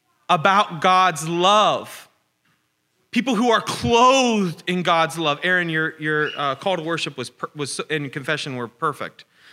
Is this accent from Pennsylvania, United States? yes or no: yes; Pennsylvania, United States; I'm from Pennsylvania, and we don't say that where I'm from, and I definitely didn't understand what it meant.